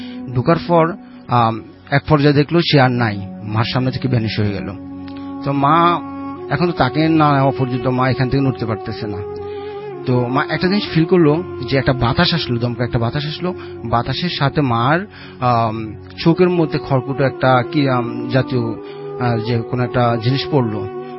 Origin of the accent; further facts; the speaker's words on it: Sylhet, Sylhet Division, Bangladesh; আসসালামু আলাইকুম রাসেল ভাই … আমি আসছি সিলেট থেকে।